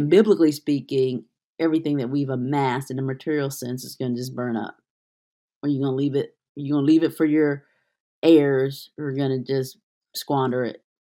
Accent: Detroit, Michigan, United States; I grew up in Detroit, Michigan, where I saw firsthand what a community of people do when one person is sick.

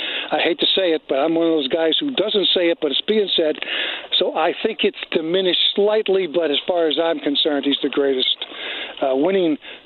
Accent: Troy, New York, United States; No, I'm from New York. That's why, you know, Yankees and Troy, New York

